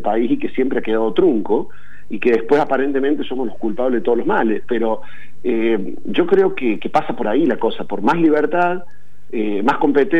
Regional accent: Córdoba, Argentina; Yo como cordobés

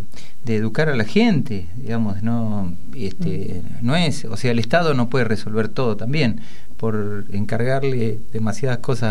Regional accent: Pirovano, Buenos Aires Province, Argentina; Mi pueblo, Piroano, en el partido de Bolívar

